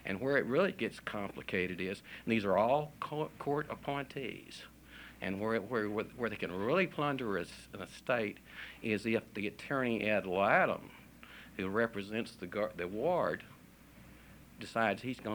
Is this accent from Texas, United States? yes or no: yes; Conroe, Texas, United States; I'm from Conroe, Montgomery County, and I represent my family